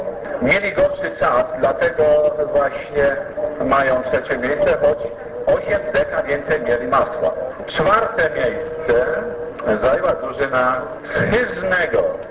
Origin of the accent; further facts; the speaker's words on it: Zubrzyca, Lesser Poland, Poland; a ja też jestem z Zubrzycy, to sobie trochę podbudowało.